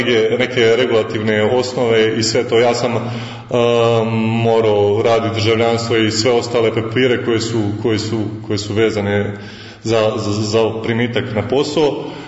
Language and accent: Croatian; Zagreb, City of Zagreb, Croatia; also born or lived in Kiseljak, Bosnia and Herzegovina; rođen sam 13.5.1994. godine u Kiseljaku. Čitavo svoje djetinjstvo sam proveo u Zagrebu